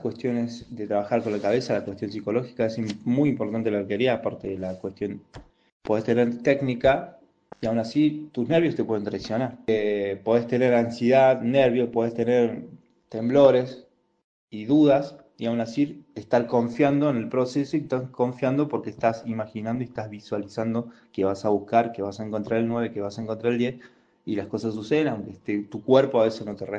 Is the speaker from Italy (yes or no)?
no; Argentina; fui como seleccionado argentino de nuevo, en la modalidad de sala o indoor